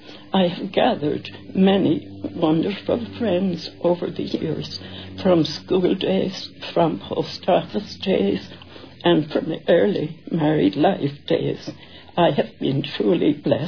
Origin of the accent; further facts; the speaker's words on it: Westport, Connacht, Ireland; In 1946, I applied for a transfer to Westport, my hometown, where I met my husband-to-be then.